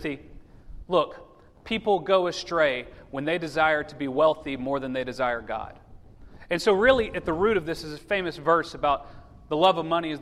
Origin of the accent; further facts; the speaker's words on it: United States; I would argue that contentment for those of us born and raised in America is one of the hardest things to grasp.